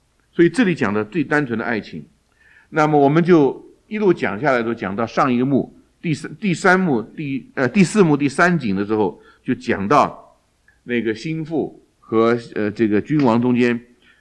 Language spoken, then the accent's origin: Chinese; China; 因为我觉得我们中国人呢这个不太会赞美